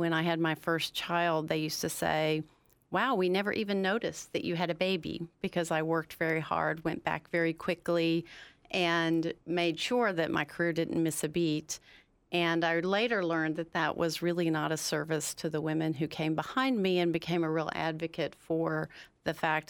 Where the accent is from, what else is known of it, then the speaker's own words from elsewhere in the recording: the South, United States; accent: southern; I moved there straight out of law school when I was 25, and I still had my southern accent and my big blonde hair.